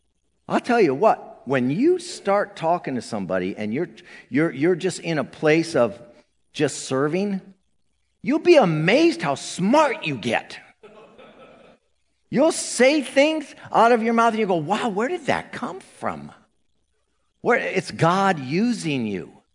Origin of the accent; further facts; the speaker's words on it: Santa Ana, California, United States; And I grew up in Santa Ana, so I had an understanding of racial stuff.